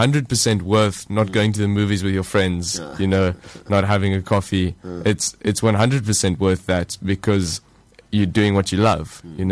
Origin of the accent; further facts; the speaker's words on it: Paarl, Western Cape, South Africa; also born or lived in Pretoria / Wellington; No, I was born in Pretoria, actually. We moved down here when I was about one. Then we lived in Paarl for a long time, and then in 2018 we moved to Wellington.